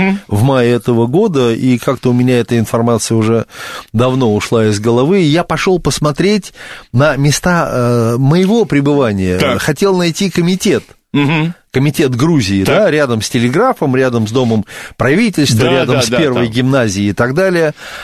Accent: Odesa, Odesa Oblast, Ukraine; Я сам там вырос, в Одессе я вырос, да

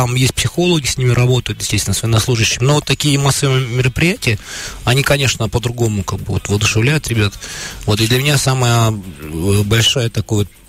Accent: Asbest, Sverdlovsk Oblast, Russia; И ко мне, например, даже два военнослужащих из моего родного города Асбеста подошло родом.

